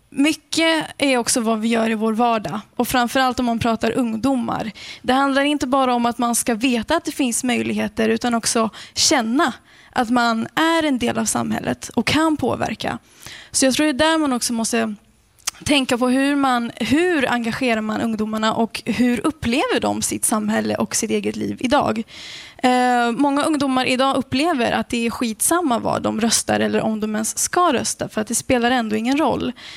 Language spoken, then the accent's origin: Swedish; Sollentuna, Stockholm County, Sweden; Ja, så jag är uppväxt i Sollentuna. Där kan man också se extrema skillnader från gata till gata. Och jag bor nu på Malmvägen, och Malmvägen är ganska känd för att vara ett farligt område